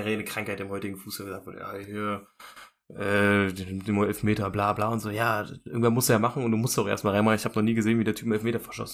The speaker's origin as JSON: {"language": "German", "country": "Germany", "said": "Wahrscheinlich, weil wir als Deutsche eher die Euroleague-Spiele von Liverpool sind als die Premier League-Spiele."}